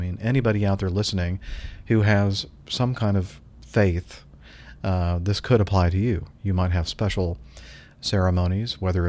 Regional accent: Oklahoma, United States; now in Ohio, United States; I'm originally from Oklahoma, but I now live in Northeast Ohio.

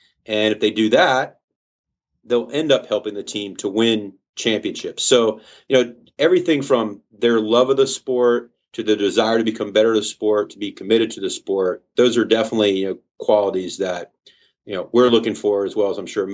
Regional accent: Louisiana, United States; And I kind of derived it from growing up in Louisiana. I was actually handicapping horses.

